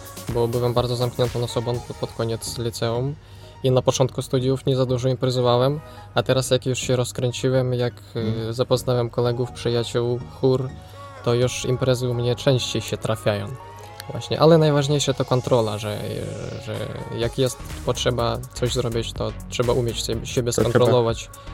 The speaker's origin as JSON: {"language": "Polish", "country": "Ukraine", "said": "17-18 lat u nas na Ukrainie kończy się liceum."}